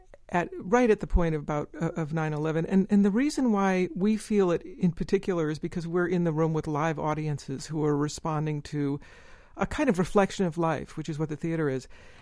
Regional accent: United States; Actually, it came because as a young artist, I was ashamed of being American.

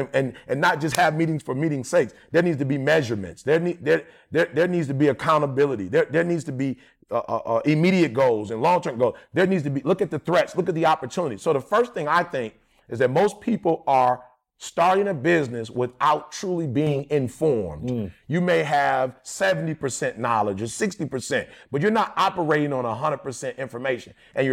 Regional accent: Detroit, Michigan, United States; You guys know I'm from Detroit. We call it recall in Detroit.

